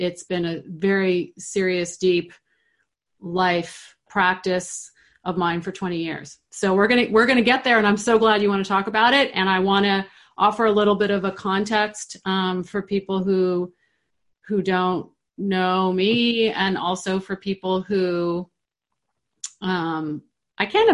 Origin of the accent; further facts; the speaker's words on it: San Francisco, California, United States; I have two moms and a dad, and I grew up in San Francisco. In the early 70s.